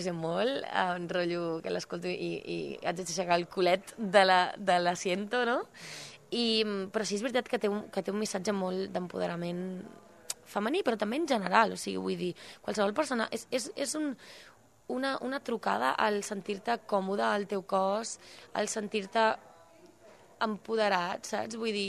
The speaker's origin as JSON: {"language": "Catalan", "town": "Olesa de Montserrat", "region": "Catalonia", "country": "Spain", "tie": "born or raised there", "also_born_or_lived": "Cuba", "said": "jo soc una noia que vaig néixer a Cuba, però des dels 4 anys vaig anar a Olesa de Montserrat, a Catalunya, a Barcelona, i em vaig criar allà des de molt petita. I tinc unes arrels catalanes molt precioses."}